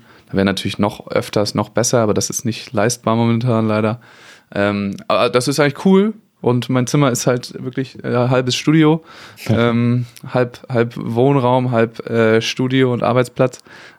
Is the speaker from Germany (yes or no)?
yes; Kiel, Schleswig-Holstein, Germany; aber ich komme ja nur mal aus Kiel, da war immer, war auch früher immer viel Handball